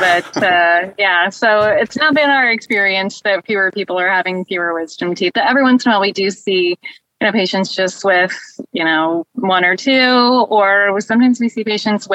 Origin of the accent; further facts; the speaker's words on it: Indianapolis, Indiana, United States; I'm from the Indianapolis area in Indiana.